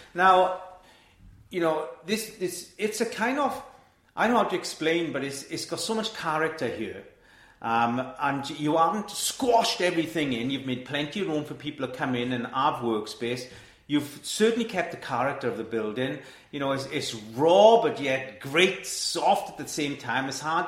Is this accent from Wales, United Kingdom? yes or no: yes; Wales, United Kingdom; I mean, I'm Welsh speaking, I'm pretty cool, I can do this off my tongue, but, I mean, my Deb is still doing the Llandeilo thing, which is almost criminal when you're a Welsh person.